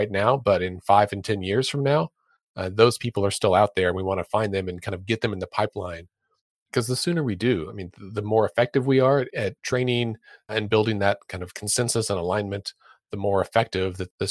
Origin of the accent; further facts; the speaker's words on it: Oklahoma, United States; And in some states, like my home state of Oklahoma, we have a huge chunk of elections that are decided in the primary